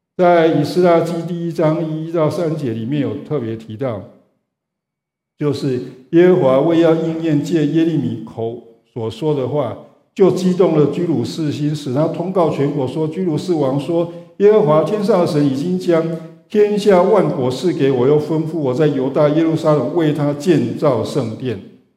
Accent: Taiwan; now in United States; 像我们本来就不是在美国长大的人，我们从亚洲的国家，从不同的地方，全世界各地移民来美国的，我想初期甚至过了五年十年，我们还是会想念家乡，特别是饮食吃的东西。所以我们每次回去台湾

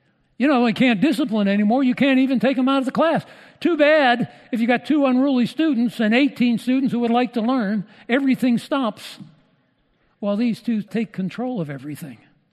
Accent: Pennsylvania, United States; I was raised outside of Pittsburgh

